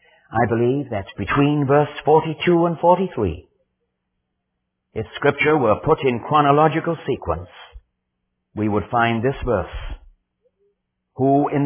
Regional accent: Wales, United Kingdom; first language Welsh; English is a second language; In my first language, Welsh, the word is ing.

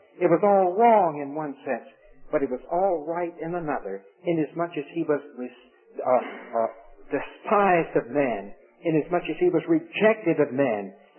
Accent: Raleigh, North Carolina, United States; I was brought up in Raleigh, North Carolina. Why, that's a good town. That's the capital of our state, you see.

